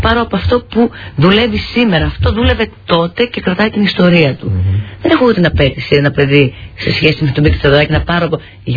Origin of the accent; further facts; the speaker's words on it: Greece; Μου φτάνει που είμαι Ελληνίδα, ξέρω την ιστορία και πάει λέγοντας.